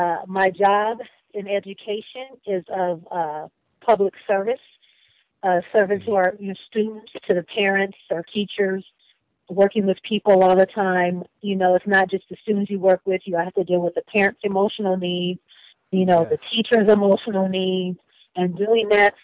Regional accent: San Diego, California, United States; Well, I can say that, you know, being in San Diego with the warm weather afforded us a lot of park time and beach time

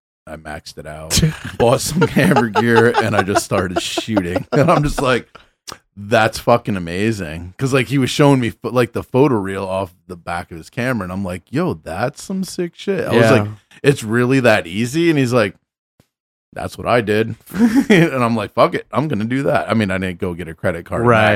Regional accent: New York, United States; I'm from New York.

